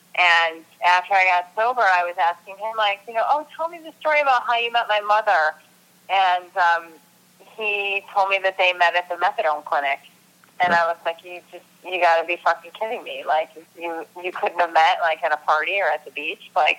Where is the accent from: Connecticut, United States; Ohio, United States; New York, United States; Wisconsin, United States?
New York, United States; Rochester; All right, so, you know, I'm from Rochester, New York. I'm from upstate New York. I'm from an Irish Catholic family.